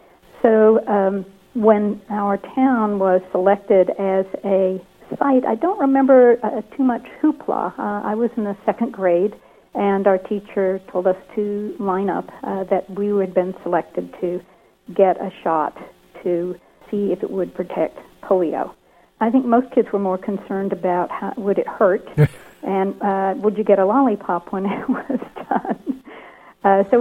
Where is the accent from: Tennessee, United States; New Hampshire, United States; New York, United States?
Tennessee, United States; Kingsport; When I was a child growing up in Kingsport, Tennessee, it was prior to the polio vaccine era.